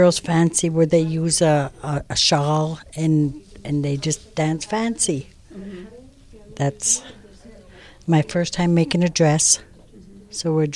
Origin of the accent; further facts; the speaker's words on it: Nett Lake, Minnesota, United States; I grew up in Net Lake.